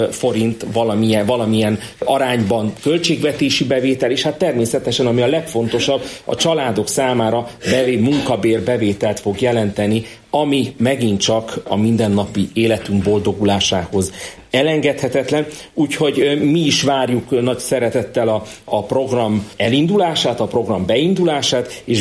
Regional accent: Miskolc, Borsod-Abaúj-Zemplén, Hungary; borsodiként, miskolciként én mindig örülök, hogyha bármilyen forrás a kis hazánkba, szűkebb pátriánkba érkezik

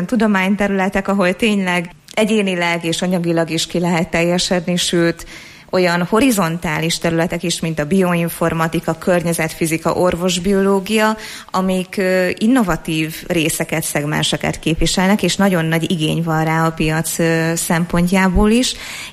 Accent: Eger, Heves, Hungary; hogyha már itt egriek vagyunk

